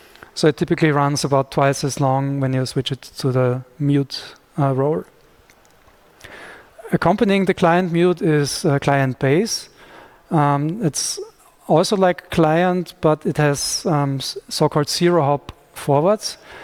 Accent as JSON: {"language": "English", "town": "Graz", "region": "Styria", "country": "Austria", "tie": "born or raised there", "said": "So for instance, in my hometown of Graz, we do have one router"}